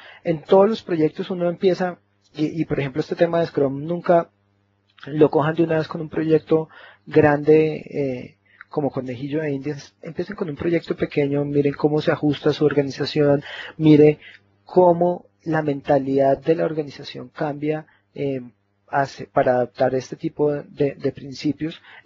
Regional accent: Colombia; Yo soy colombiano, acá en Colombia nosotros tenemos organizaciones bastante grandes

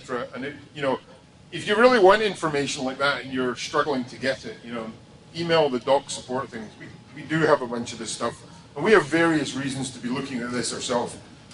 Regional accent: Scotland, United Kingdom; I'm a Scotsman

